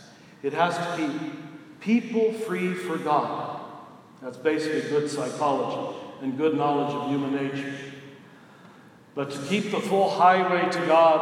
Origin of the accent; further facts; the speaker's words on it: Midwest, United States; You know, I'm a Midwesterner. I've got to see these places when I come here.